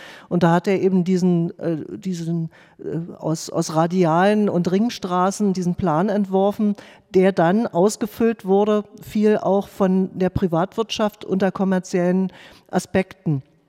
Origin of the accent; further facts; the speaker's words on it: Berlin, Germany; ich selbst bin Berlinerin